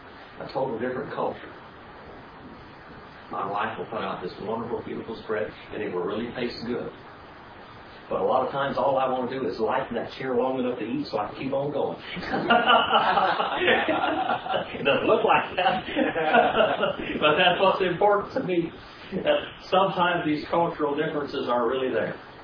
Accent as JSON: {"language": "English", "country": "United States", "said": "I can't explain it to you, but I'm an Indian. And Indians do things and think of things a whole lot different than white people do."}